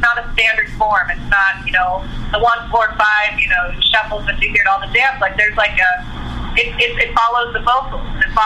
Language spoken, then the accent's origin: English; Kansas City, United States; I mean, I grew up in Kansas City, so there's a lot of bands out of there that were touring